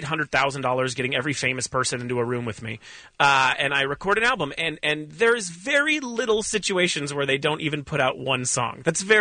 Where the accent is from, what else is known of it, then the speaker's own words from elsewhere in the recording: Woodland Hills, California, United States; I grew up in Woodland Hills, which next door to Calabasas, which other than being the Satan home of the Kardashians, it is also called Calablacklist. It's so white bread.